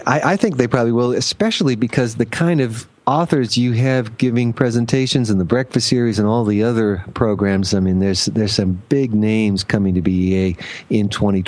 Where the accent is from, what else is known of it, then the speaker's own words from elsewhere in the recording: Boston, Massachusetts, United States; Well, as a Bostonian, we remember Kirstie Alley from her days at Cheers